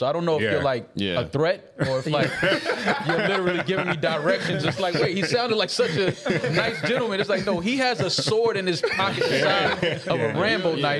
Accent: United States; As an American, I know exactly what they're talking about.

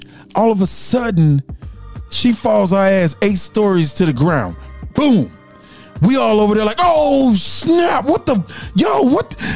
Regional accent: Houston, Texas, United States; Back when I was growing up in Houston, everybody had sweet potato pie.

